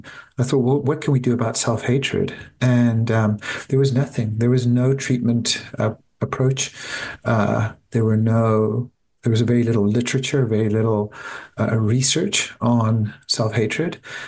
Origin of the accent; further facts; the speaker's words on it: South Africa; So I grew up in South Africa. I went to medical school in South Africa. I'm the eldest of eight children and born in four countries on three continents.